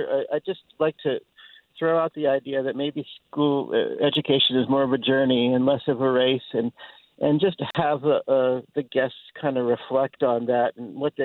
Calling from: Stoneham, Maine, United States; Stoneham is near Norway, about 20 miles from Norway

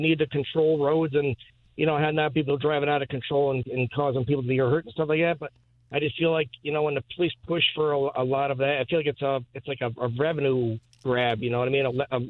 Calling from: Florida, New York, United States; I'm calling from Florida, New York.

